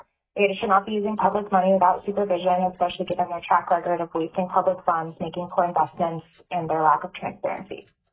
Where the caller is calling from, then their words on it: Fairbanks, Alaska, United States; I'm calling from Fairbanks.